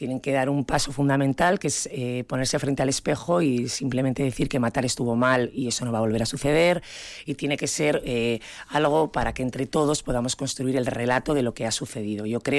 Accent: Basque Country, Spain; yo también soy vasca

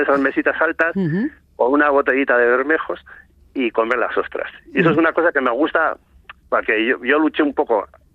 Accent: Gordexola, Basque Country, Spain; born there; also born or lived in Sodupe; now in Lanzarote, Spain; Nací en Gordesola, me fui a Sodupe, de Sodupe vine a Lanzarote. Y ya no me he movido de aquí de Lanzarote.

